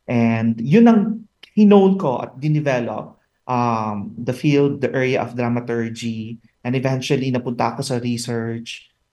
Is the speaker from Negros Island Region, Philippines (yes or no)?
no; Central Luzon, Philippines; yung nagtatanghal ng komedya sa probinsya namin sa Pampanga. Noong bata ako, parati akong sinasama noon sa mga pagtatanghal niya.